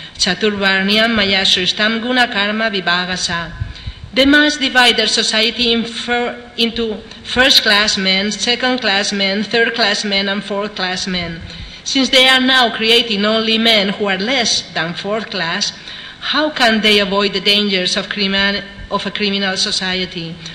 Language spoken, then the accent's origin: English; Spain; English is a second language; and I come from Spain.